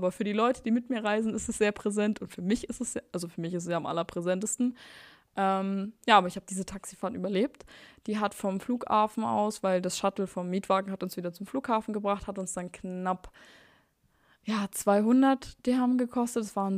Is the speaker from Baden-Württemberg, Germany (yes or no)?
no; Saxony, Germany; bei uns in Sachsen sagt man so Plinsen